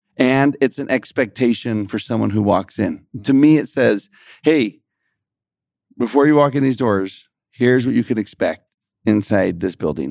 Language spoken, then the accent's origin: English; Texas, United States; hey, you know, I'm from Texas, blah, blah, blah.